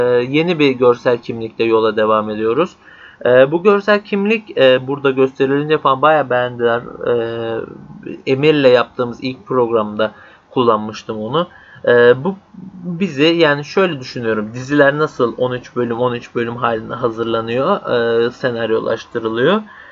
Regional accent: İzmir, Turkey; now in Istanbul, Turkey; Çünkü Biz İzmirliler olarak oldukça rahat insanlarız.

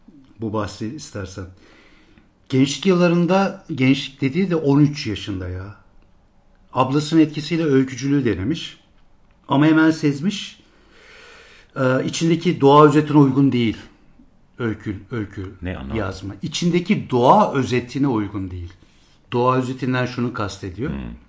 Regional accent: İzmir, Turkey; Ben İzmirliyim, şehirliyim biliyorsun.

